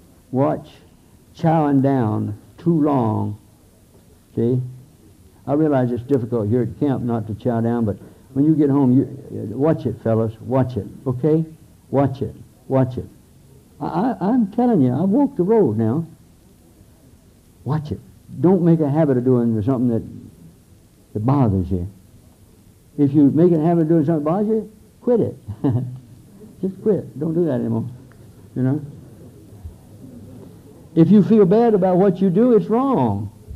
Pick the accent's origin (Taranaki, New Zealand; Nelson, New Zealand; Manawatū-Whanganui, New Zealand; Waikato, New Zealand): Waikato, New Zealand; Hamilton; when I get back to my hometown in Hamilton, New Zealand